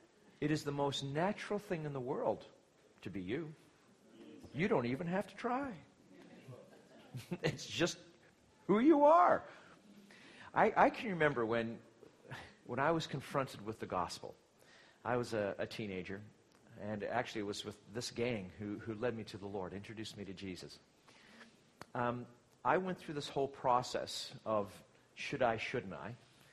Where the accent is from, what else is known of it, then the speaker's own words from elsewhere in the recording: Canada; But I'm a Canadian.